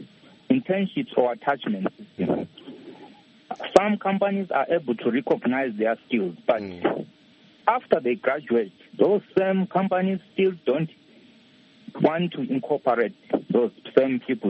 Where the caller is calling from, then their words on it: Johannesburg, Gauteng, South Africa; I'm calling you from Houghton Estates in South Africa, Joburg.